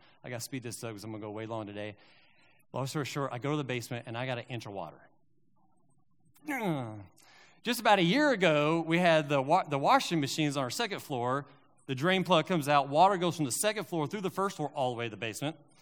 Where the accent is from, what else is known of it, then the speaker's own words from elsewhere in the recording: Kentucky, United States; I grew up in West Kentucky. We knew how to catch catfish.